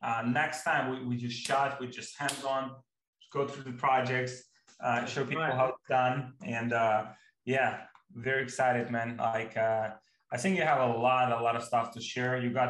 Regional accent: Ukraine; I'm from Ukraine. He's from Poland. That's how we connected.

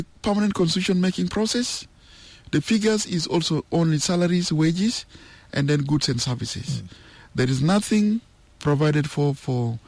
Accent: Magwi, Eastern Equatoria, South Sudan; For instance, I come from Magui. You have 6 payams

